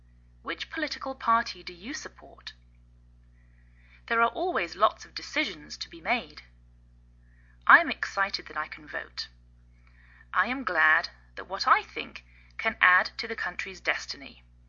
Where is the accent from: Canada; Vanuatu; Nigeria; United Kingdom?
United Kingdom; England; now in United States; I'm English, and I live in the northwest of the United States.